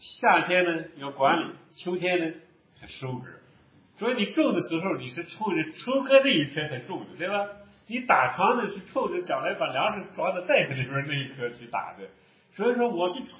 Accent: Northwest China, China; 挺好吃的，我们西北人经常吃。

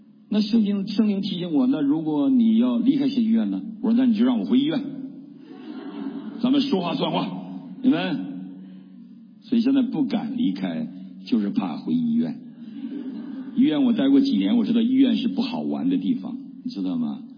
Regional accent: Northeast China, China; 我知道我按照我是东北人，按照我们东北的常理，我是一定是冻死的

